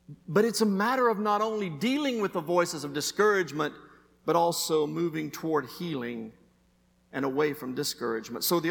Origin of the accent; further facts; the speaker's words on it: Alabama, United States; I was raised in Alabama, and we have a southern term.